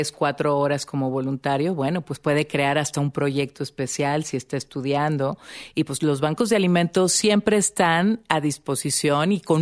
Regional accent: Monterrey, Nuevo León, Mexico; yo soy regia

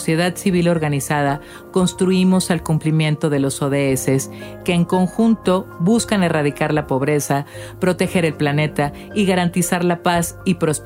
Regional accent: northern Mexico, Mexico; como buena norteña hay escasez y soy muy sensible a este tema.

